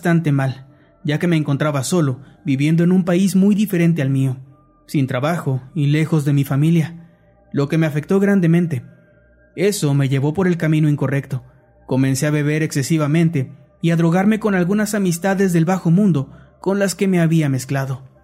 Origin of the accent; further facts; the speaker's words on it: Dominican Republic; moved away as an adult; now in Markovo, Russia; Soy de República Dominicana, pero lo que voy a contar no me ocurrió en mi país, sino en una ciudad llamada Markovo, en Siberia, Rusia. Me mudé ahí con mi pareja en aquel entonces, una rusa